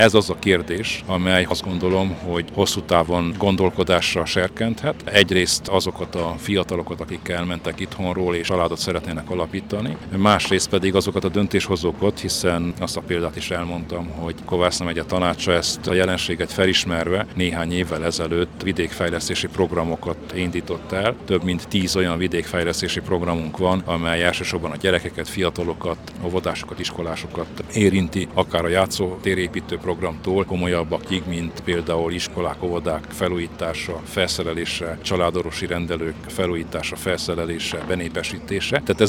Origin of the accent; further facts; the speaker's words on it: Kézdivásárhely, Covasna, Romania; Kézdivásárhelyi vagyok, ismerem városom történelmét, ez egy széhes város